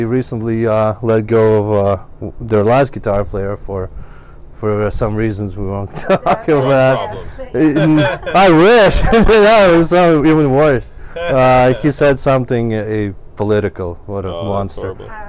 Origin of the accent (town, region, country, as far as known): Ukraine; English is a second language